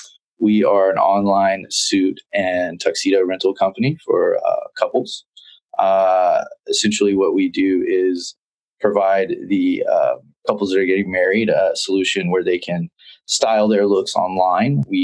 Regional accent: Southern United States, United States; I am a Southern guy.

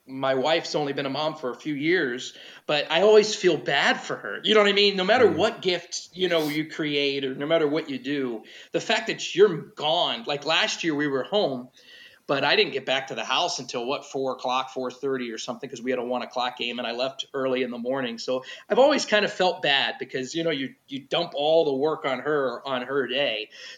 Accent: Pittsburgh, Pennsylvania, United States; which is only a few hour drive from where my parents live and where I grew up in Pittsburgh.

